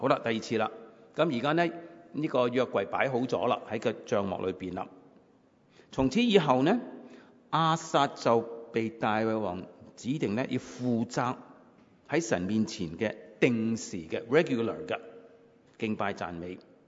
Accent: China; first language Cantonese; 我们广东话查查打查查

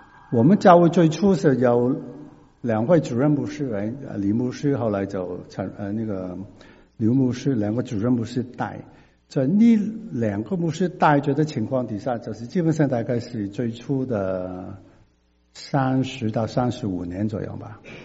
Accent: China; OK， 那我们中国人呢？我不晓得是不是当了中国人

